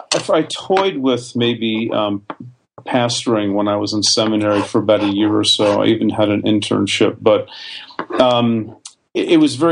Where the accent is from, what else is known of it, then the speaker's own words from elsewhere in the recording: New Jersey, United States; I grew up in Bergen County, New Jersey, which is northeastern quadrant of New Jersey.